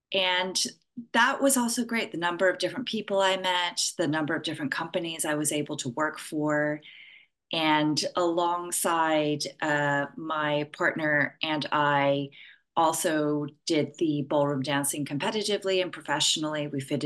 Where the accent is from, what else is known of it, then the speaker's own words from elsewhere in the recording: Austin, Texas, United States; started out doing ballet training at my local ballet academy where I grew up in Austin, Texas. And, you know, my Asian immigrant parents said, no, you're going to university.